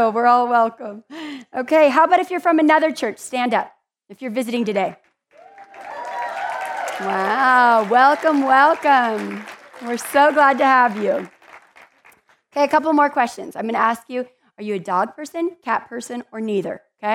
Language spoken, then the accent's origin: English; California, United States; I was born in Southern California and born and raised there. Yeah, I know all you Nevada people want to get rid of us, but Nevada means home now.